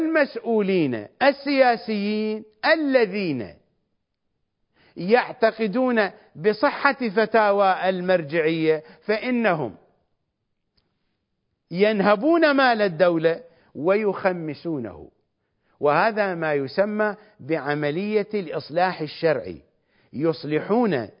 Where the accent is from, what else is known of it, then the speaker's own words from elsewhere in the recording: Iraq; نحن عندنا في العراق فساد يشرعن دينيا وفساد يشرعن قانونيا